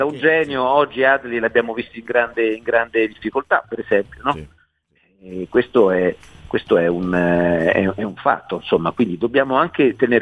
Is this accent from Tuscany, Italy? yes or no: yes; Florence, Tuscany, Italy; Devo dire che da buon fiorentino, diciamo, allenato alla sconfitta